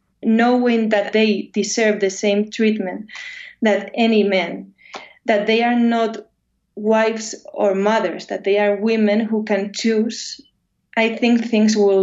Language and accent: English; Spain; I grew up in Spain, and during my youth, I didn't feel this was something important or to talk about.